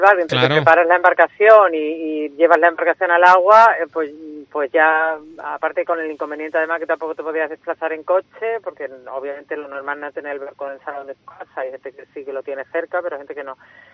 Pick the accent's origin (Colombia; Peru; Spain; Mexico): Spain; Andalusia; como andaluza